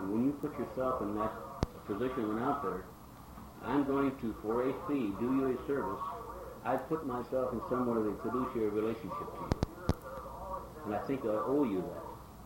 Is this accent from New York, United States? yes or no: no; North Dakota, United States; a little frail native girl who grew up about 60 miles north of where I grew up in North Dakota